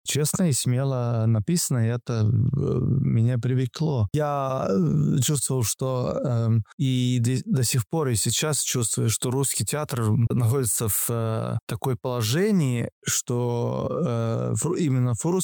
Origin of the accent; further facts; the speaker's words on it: Estonia; понятно, я эстонец